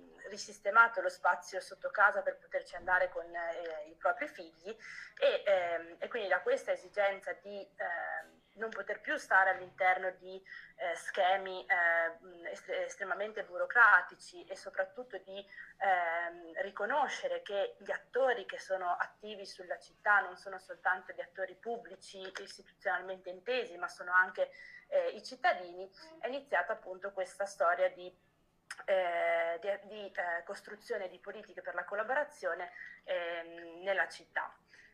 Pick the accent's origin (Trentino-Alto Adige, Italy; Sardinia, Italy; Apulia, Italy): Trentino-Alto Adige, Italy; Trento; born there; also born or lived in Florence; now in Bologna, Italy; Io sono nata a Trento e avevo studiato scienze politiche a Firenze.